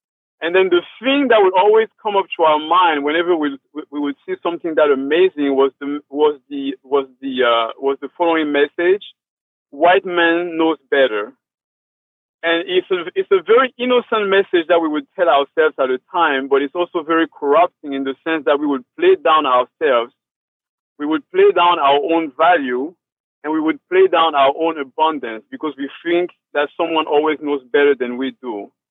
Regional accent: Cameroon; now in United States; I grew up in West Africa, in the country of Cameroon, to be specific. And I guess until I came to the United States

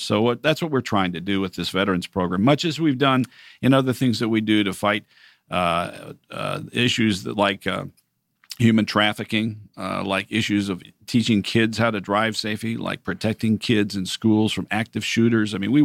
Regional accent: Athens, Georgia, United States; I grew up in this area. I grew up over in Athens, went to the University of Georgia.

